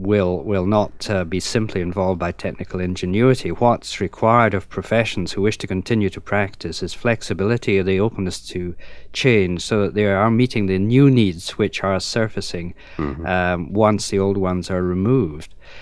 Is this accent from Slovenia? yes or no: no; United Kingdom; as you know, I'm from Britain, to think of the British experience